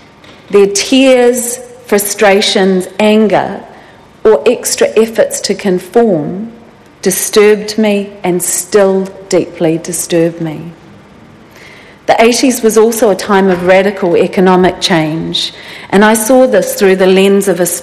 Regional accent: Invercargill, Southland, New Zealand; I grew up in Invercargill.

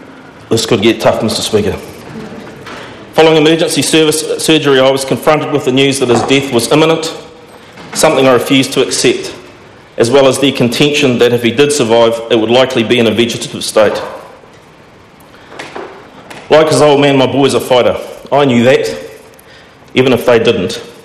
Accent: Whangarei, Northland, New Zealand; also born or lived in Auckland; My early years were spent in Auckland before we as family moved to Whangarei, and I'm a product of Whangarei Boys High School.

